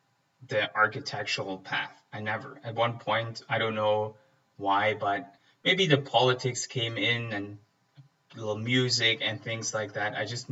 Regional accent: Germany; Growing up in East Germany at a particular point in time, in a particular kind of environment, I grew up in the countryside, not in a big city. The countryside, there were a couple of small towns.

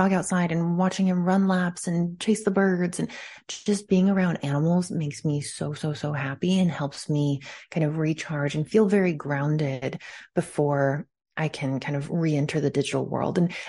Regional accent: California, United States; I don't know if it's because I grew up in California or if just because I work indoors.

